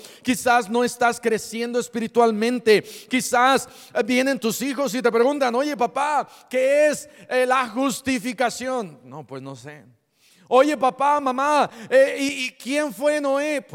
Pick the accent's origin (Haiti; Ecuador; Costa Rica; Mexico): Mexico; Iguala, Guerrero; Yo crecí en Iguala, Guerrero.